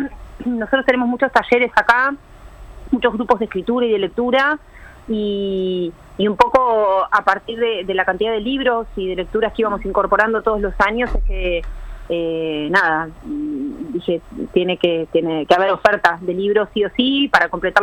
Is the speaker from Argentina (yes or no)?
yes; Argentina; now in Uruguay; yo soy argentina, yo vengo de uh-huh. un país... muy grande, con mucha oferta y con mucha, ¿no?